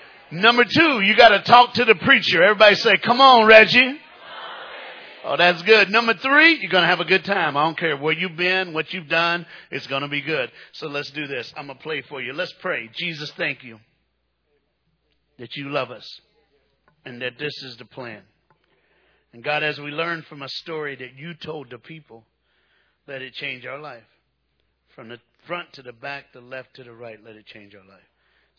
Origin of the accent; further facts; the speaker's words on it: Tennessee, United States; I'm from Tennessee. I'm a preacher, and I'm black.